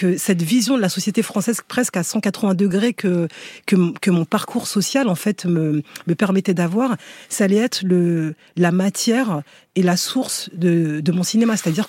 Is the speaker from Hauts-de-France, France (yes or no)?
no; Aulnay-sous-Bois, Île-de-France, France; Moi, j'ai grandi à Aulnay-sous-Bois, dans une cité du 93, où j'étais pas forcément consciente qu'il y avait un autre monde.